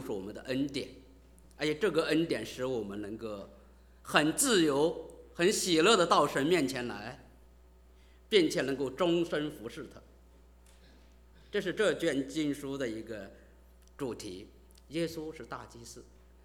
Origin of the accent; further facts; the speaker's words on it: China; 我们就出生在一个不认按照特别像我们中国人是个不认识神的世界